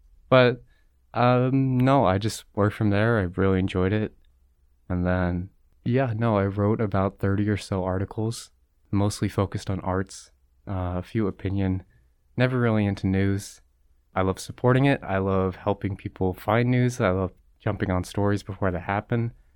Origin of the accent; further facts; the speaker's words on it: Chicago, Illinois, United States; also born or lived in Las Vegas; Where I'm from is kind of a difficult question because I was born in Las Vegas, but I kind of grew up in Chicago and then settled here for the last few years.